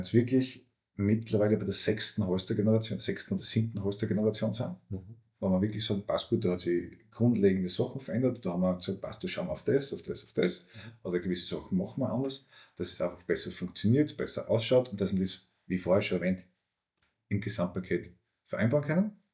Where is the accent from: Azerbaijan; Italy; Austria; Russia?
Austria; Styria; Ich komme aus der Steiermark